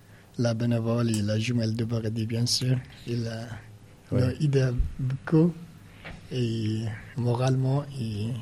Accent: Iraq; French is a second language; moved away as an adult; now in France; je viens du Irak et j'ai demandé asile ici en France. Ça fait presque un an.

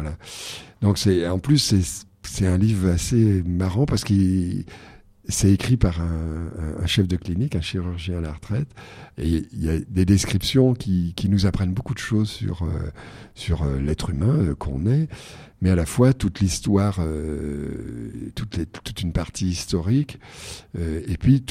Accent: Algiers, Algiers Province, Algeria; Moi, ça me rappelait mon enfance à Alger

